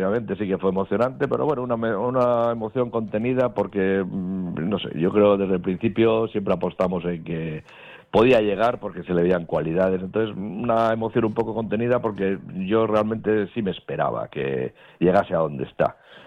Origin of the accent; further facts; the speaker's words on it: Basauri, Basque Country, Spain; Yo soy de Basauri, vamos.